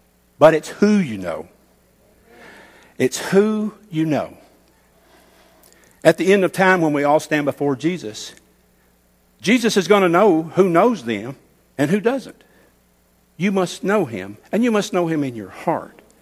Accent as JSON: {"language": "English", "region": "the South", "country": "United States", "said": "we're all from the South, okay?"}